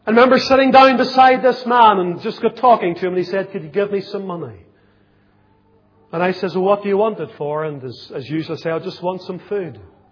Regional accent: Lisburn, Northern Ireland, United Kingdom; I can think of the home that I was brought up in Lisburn.

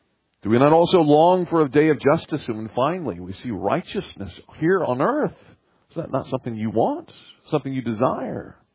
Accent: Southern United States, United States; As a Southerner, I'm not a big fan.

